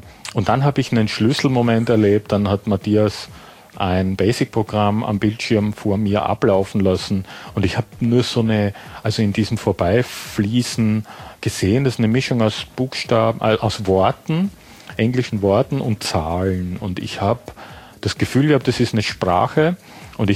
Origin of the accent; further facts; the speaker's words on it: Graz, Styria, Austria; also born or lived in Düsseldorf; now in Hamburg, Germany; Ich bin erstmal von Graz. Ich bin ja Österreicher, wie man unschwer hören kann. Immer noch, da lege ich ja Wert drauf. Bin aus Graz nach Düsseldorf und bin dann von Düsseldorf 83 nach Hamburg umgezogen.